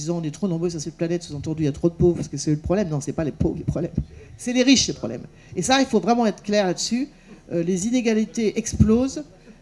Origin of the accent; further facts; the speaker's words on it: Nouvelle-Aquitaine, France; je suis originaire des Deux-Sèvres, et je suis né sur une ferme dans les Deux-Sèvres, donc je connais bien le monde agricole et rural